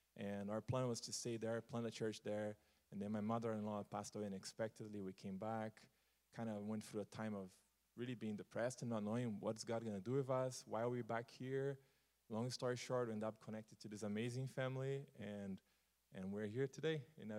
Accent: Brazil; Yeah. So, born and raised in Brazil.

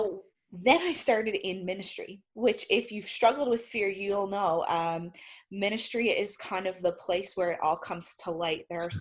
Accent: Newfoundland and Labrador, Canada; I am from Canada, from a little province called Newfoundland

